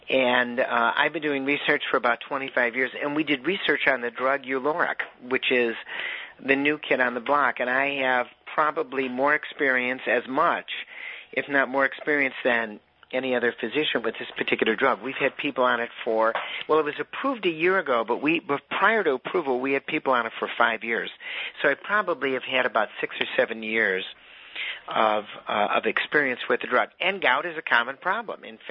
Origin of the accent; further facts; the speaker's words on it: Chicago, Illinois, United States; moved away as an adult; now in Madison, United States; No, I was born in Chicago. Spent the first 18 years of my life in Chicago, and then I left for the promised land of Wisconsin, and I've been here ever since.